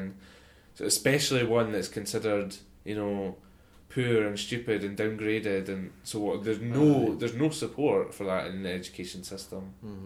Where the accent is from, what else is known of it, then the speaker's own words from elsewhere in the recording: Scotland, United Kingdom; I think it's partly like we're Scottish, but part time, you know.